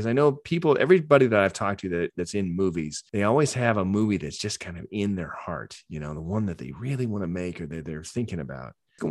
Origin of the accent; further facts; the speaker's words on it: Scotland, United Kingdom; I'm a Scottish, my family's Scottish, and we look old.